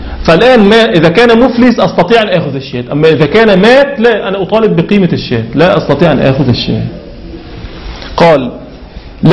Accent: Syria; افترضوا عندنا في سوريا عفرين وإدلب

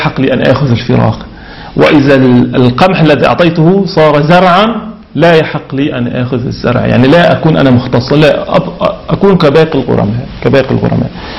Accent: Syria; افترضوا عندنا في سوريا عفرين وإدلب

